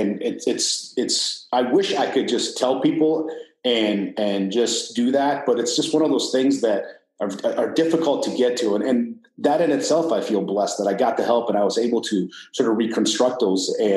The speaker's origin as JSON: {"language": "English", "country": "Iran", "lives_now": "California, United States", "said": "I wouldn't tell people I was from Iran. I would tell people I was from Persia. It sounded better."}